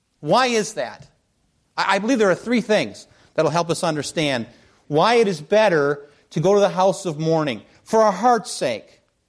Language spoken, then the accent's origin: English; Madison, United States; I grew up here in Madison. I had a paper route. I had my own money.